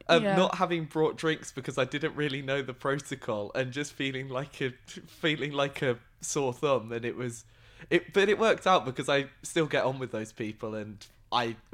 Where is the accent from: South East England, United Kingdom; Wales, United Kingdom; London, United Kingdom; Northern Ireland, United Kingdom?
South East England, United Kingdom; Reading; So, I am from Reading initially